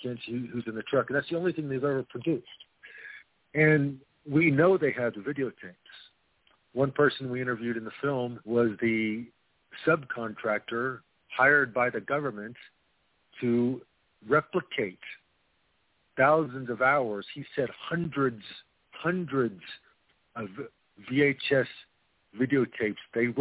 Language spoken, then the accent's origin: English; Oklahoma City, Oklahoma, United States; I'm from Oklahoma City. I watched the story develop.